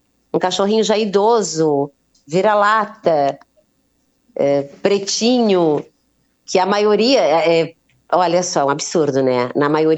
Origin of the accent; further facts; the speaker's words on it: Uruguaiana, Rio Grande do Sul, Brazil; now in Criciúma, Brazil; Eu sou de Uruguaiana, Rio Grande do Sul, e estou desde 2007 morando em Criciúma.